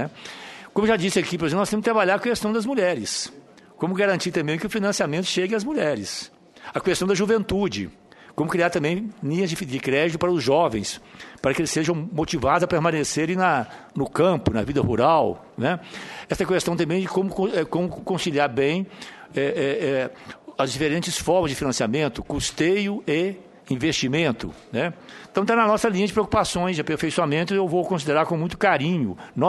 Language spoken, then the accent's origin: Portuguese; Minas Gerais, Brazil; 10 hectares dá pouco mais do que 2 alqueires lá na minha região do norte de Minas.